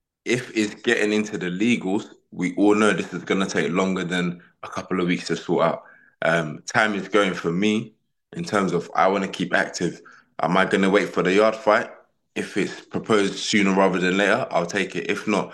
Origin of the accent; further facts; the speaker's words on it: London, United Kingdom; We're both from London.